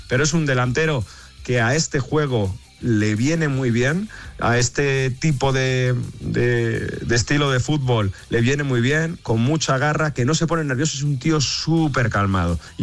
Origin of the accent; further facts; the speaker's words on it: Valladolid, Castile and León, Spain; De Valladolid.